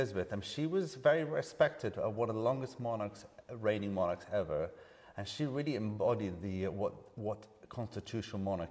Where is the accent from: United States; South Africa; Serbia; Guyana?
Serbia; well, we come from Serbia